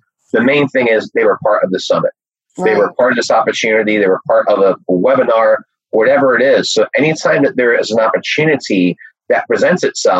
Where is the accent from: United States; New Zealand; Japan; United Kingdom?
United Kingdom; England; I mean, I'm English